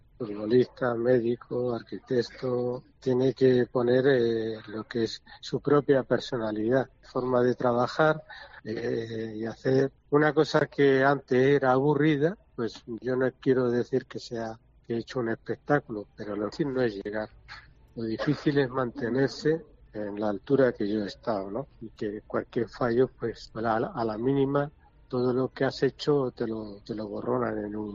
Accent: Talavera de la Reina, Castilla-La Mancha, Spain; Yo nací ahí en Talavera, pero nací a los 8 días. Mis padres estaban allí en la plaza de Talavera, el conserje. Y ahí me he criado

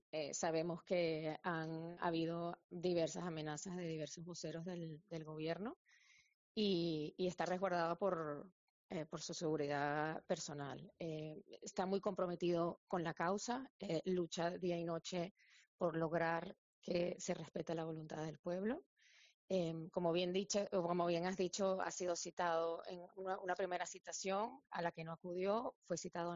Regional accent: Venezuela; venezolanos hoy en día que viven en Venezuela, porque el nivel de represión ha sido nunca antes visto en mi país.

